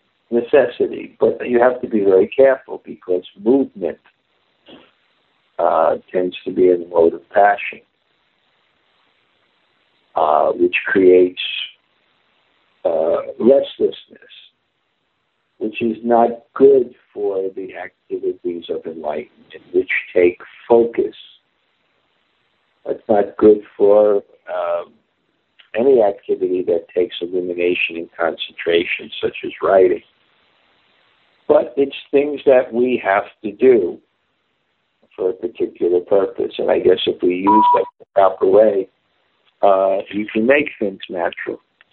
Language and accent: English; New York, United States; Bibi Govinda Swami knows I'm a New Yorker.